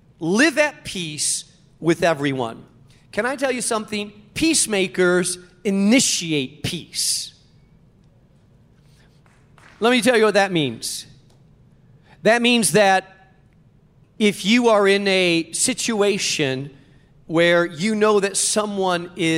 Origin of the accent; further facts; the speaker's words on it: Spain; English is a second language; I grew up in Spain and lived in a village of 200 people.